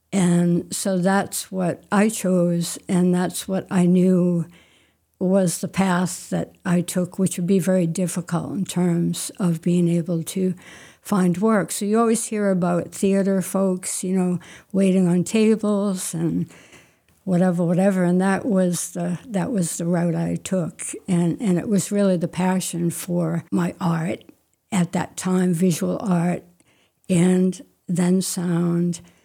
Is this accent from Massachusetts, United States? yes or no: yes; Massachusetts, United States; now in Maine, United States; I grew up in Massachusetts. I do have to say that I've been in Maine for, I'm not sure if it's 40 years or more, so I feel like I'm from Maine now.